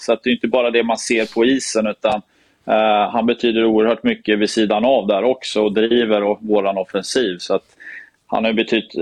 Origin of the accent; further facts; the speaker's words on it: Åre, Jämtland County, Sweden; born there; Jag är ju född i Åre. Jag har en mamma som är från Stockholm, så jag är halva släkten därifrån. Pappa är uppvuxen i Kungsbacka, så att, och bott i Göteborg i, vad det nu är, över 20 år.